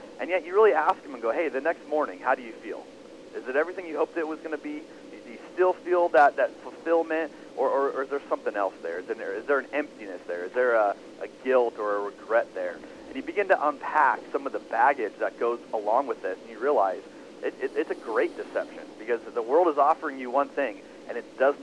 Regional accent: Arizona, United States; I grew up in Arizona. We're a little bit like the Wild Wild West still

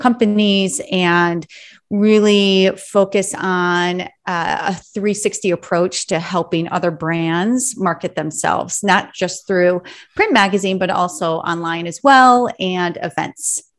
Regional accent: Michigan, United States; now in Miami, United States; My father was a really well-known graphic artist in the town I grew up in Michigan.

